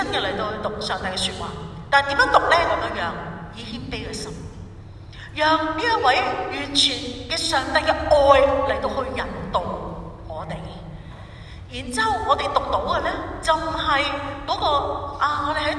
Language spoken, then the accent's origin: Chinese; Guangdong, China; 用我们广东人的讲法叫做本地姜辣